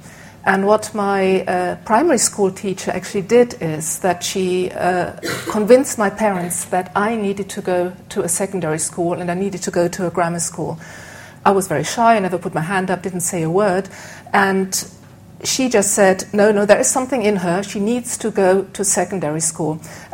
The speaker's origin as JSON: {"language": "English", "country": "Germany", "accent": "German and Scottish twang", "said": "As you can hear from my background, I'm not Scottish, although I tend to talk, if I had a glass or two of wine, with a mixture of a German and Scottish twang"}